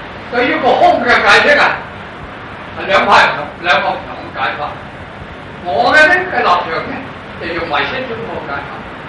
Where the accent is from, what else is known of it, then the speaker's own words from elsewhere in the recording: Guangzhou, Guangdong, China; accent: Guangzhou Cantonese; 凡係都北平話冇 A 字尾噶嘛，凡我哋廣州話 A 字尾